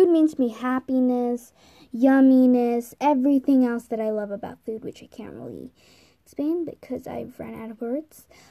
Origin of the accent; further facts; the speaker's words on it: Australia; I know this might sound sad, but I'm from Australia